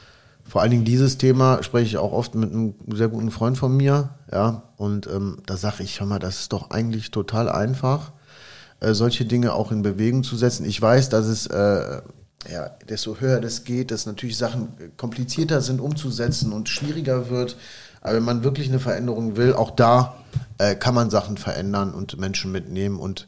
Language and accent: German; Solingen, North Rhine-Westphalia, Germany; wieder zurückgekommen, weil ich Solingen vermisst habe und Solingen ist für mich einfach geil. Ja, ich möchte einfach in Solingen sein. Jetzt bin ich hier in Höchscheid groß geworden, ja, und bin eigentlich hier in der Stadt groß geworden.